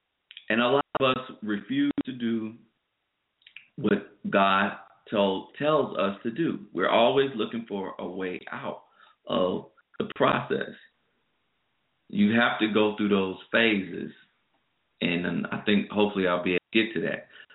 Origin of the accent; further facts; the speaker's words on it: Georgia, United States; because I'm from Georgia, so we're going to plant peaches.